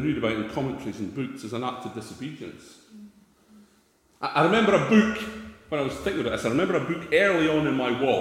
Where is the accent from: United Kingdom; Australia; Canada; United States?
United Kingdom; Scotland; Is the correct answer. Is the correct answer. Or more appropriately, I'm not English. I'm not an Englishman.